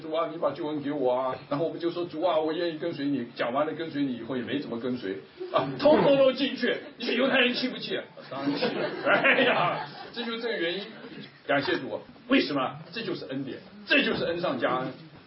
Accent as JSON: {"language": "Chinese", "country": "China", "said": "如果让我们中国人的话是不行啊"}